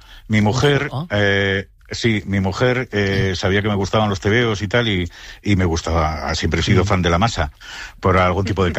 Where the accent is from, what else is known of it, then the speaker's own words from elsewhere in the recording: Bilbao, Basque Country, Spain; somos de Bilbao, pero por esencia